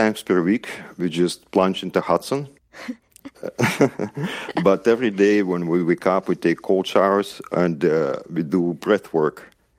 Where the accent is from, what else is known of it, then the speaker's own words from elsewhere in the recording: Kazakhstan; I grew up in Kazakhstan on a nuclear military base.